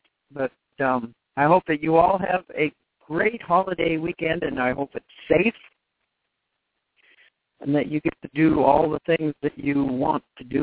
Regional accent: Albuquerque, New Mexico, United States; while growing up in Albuquerque, New Mexico. We actually grew up in a good time to be interracial friends.

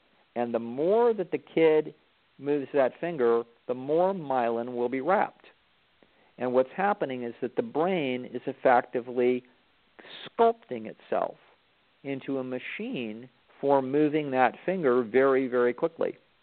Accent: Sacramento, California, United States; because I'm from Sacramento area, and so I've got a soft spot in my heart for the Sacramento Kings.

